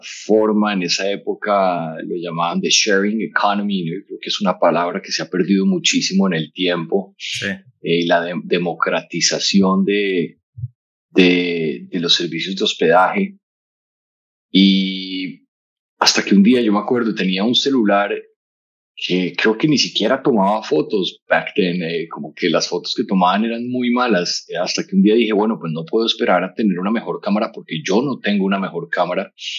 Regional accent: Colombia; un estudio en Bogotá donde estaba viviendo. Yo soy colombiano.

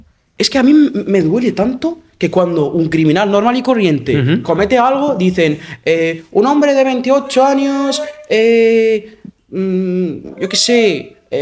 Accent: Morocco; Spanish is a second language; soy un hombre, además soy moro, soy marroquí.

